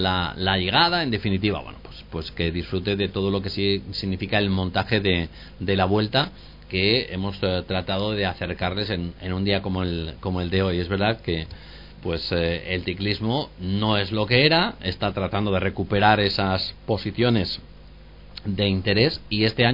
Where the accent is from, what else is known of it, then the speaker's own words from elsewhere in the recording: Guijuelo, Castile and León, Spain; a los que somos de Hijuelo, claro, nos llena de orgullo.